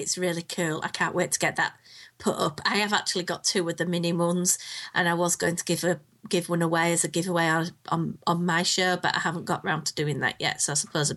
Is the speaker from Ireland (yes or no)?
no; United Kingdom; You know, I'm from Britain. It's 0 degrees outside. I'm used to cold.